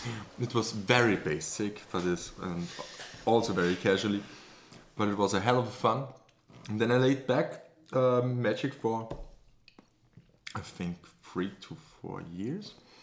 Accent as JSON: {"language": "English", "country": "Austria", "second_language": "English", "said": "Yeah, basically, because we are from Austria. And for those who don't know this, it's not Australia."}